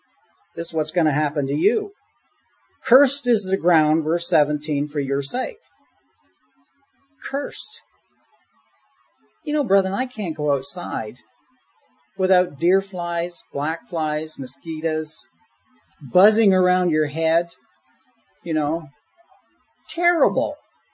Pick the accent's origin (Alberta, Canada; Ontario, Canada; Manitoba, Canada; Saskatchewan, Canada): Ontario, Canada; Mississauga; And the first time, you know, I'm from Mississauga.